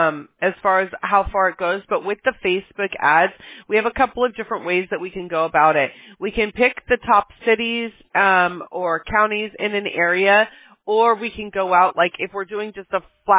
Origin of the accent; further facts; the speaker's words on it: Mobile, Alabama, United States; born there; Me and my mom are coming. I was born in Mobile, Alabama. We're coming back there at the beginning of March